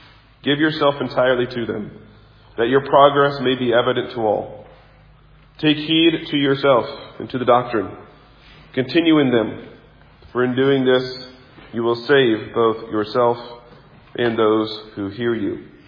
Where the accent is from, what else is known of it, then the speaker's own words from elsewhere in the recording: Kansas, United States; I had never seen it, and growing up in Kansas, Leavenworth is a vastly different town than Leavenworth, Washington.